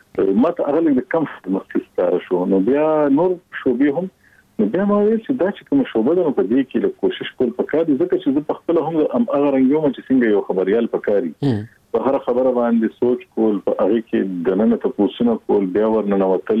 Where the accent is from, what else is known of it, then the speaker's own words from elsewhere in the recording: Peshawar, Khyber Pakhtunkhwa, Pakistan; زه خو د پیښور خار اوسېدونکی یم کنه.